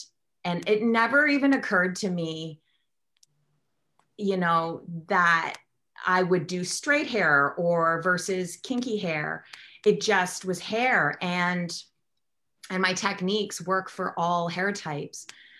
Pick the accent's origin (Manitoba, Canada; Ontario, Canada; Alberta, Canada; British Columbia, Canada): Ontario, Canada; Toronto; I'm from Toronto, Canada